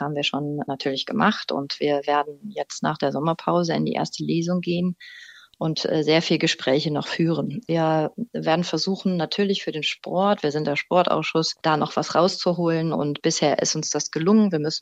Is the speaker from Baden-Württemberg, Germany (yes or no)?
no; North Rhine-Westphalia, Germany; wenn ich mir alleine das Ruhrgebiet angucke oder NRW, wo ich herkomme